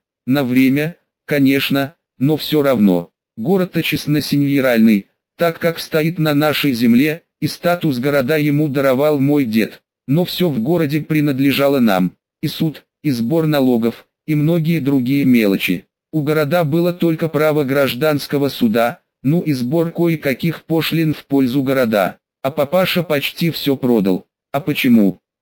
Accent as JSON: {"language": "Russian", "region": "Moscow", "country": "Russia", "tie": "born or raised there", "said": "Вообще-то я москвич. Нет, родился я в южном городе еще во времена Союза, отец там служил. А вот школу закончил уже в Москве."}